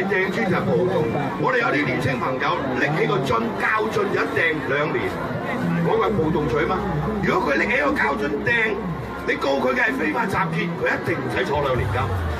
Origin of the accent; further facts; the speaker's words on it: Hong Kong; 但係我哋香港人唔會去諗呢啲嘢嘅